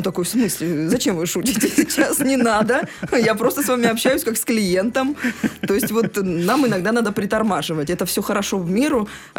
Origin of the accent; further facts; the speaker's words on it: Rostov-on-Don, Rostov Oblast, Russia; потому что я сама ростовчанка, и я узнаю ростовчан из тысячи по словам, по глазам, по голосу.